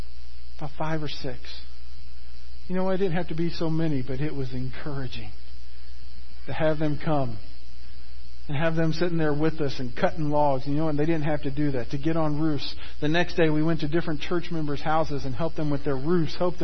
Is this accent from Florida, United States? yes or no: yes; Florida, United States; path of those hurricanes as they came across Florida, three of them intersected right over the top of my hometown.